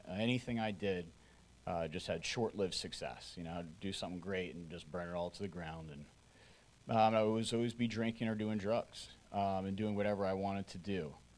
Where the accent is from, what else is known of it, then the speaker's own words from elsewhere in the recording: Cherry Hill, New Jersey, United States; I'm from Cherry Hill, New Jersey.